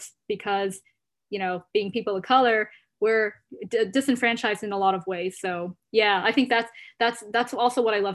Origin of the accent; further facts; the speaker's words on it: Houston, Texas, United States; I'm totally fine saying I'm a Houstonian, you know, I'm an American.